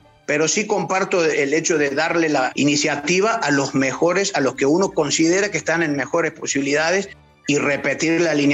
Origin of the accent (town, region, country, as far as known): Córdoba, Argentina; accent: Cordobés